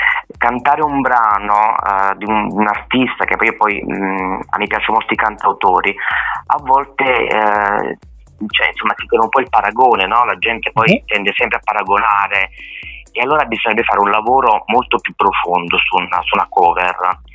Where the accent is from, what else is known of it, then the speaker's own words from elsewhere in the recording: Campania, Italy; Le mie radici campane, io sono campano